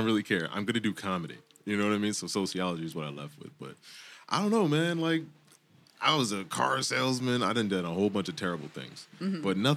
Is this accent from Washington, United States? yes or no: no; Pennsylvania, United States; From the Poconos.